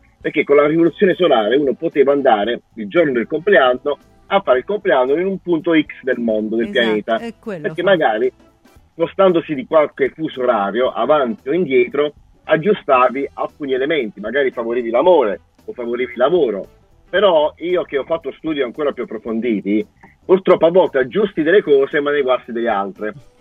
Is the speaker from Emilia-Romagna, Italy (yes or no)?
no; Bari, Apulia, Italy; accent: alto tesino; Io sono ho l'accento alto tesino, sono di Bari.